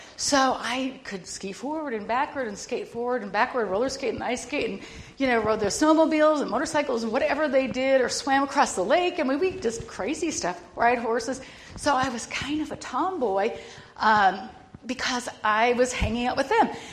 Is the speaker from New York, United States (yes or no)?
no; Minnesota, United States; I was raised in Minnesota and on a farm and went to country school, walked in the cold Minnesota winters 3 miles uphill both ways